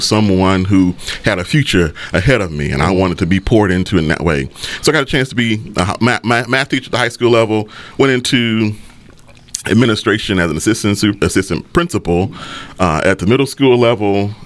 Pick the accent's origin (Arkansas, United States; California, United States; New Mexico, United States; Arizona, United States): Arkansas, United States; Texarkana; moved away; I am from Texarkana, graduated from Texarkana, Arkansas High School in 1998.